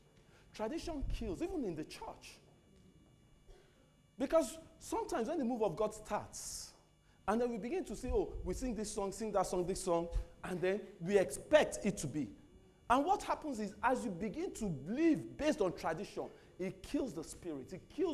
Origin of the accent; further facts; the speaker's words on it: United Kingdom; I'm British. If you don't believe, just because my accent, I'll bring my passport, you see.